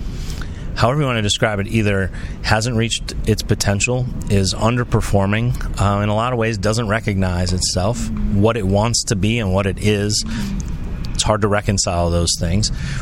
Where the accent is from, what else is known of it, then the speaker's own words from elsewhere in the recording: Chicago, Illinois, United States; born there; I was born in Chicago, and my dad was born in Madison.